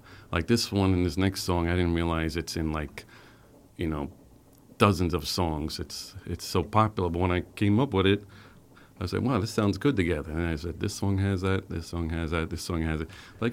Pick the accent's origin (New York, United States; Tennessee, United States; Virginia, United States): New York, United States; Queens; moved away as an adult; Oh, originally from Queens.